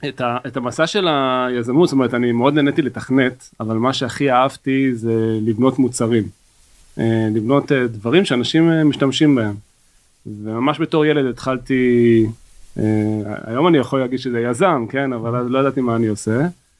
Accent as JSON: {"language": "Hebrew", "town": "Ramat Gan", "region": "Tel Aviv District", "country": "Israel", "said": "אני במקור מרמת גן, אזור אלוף שדה."}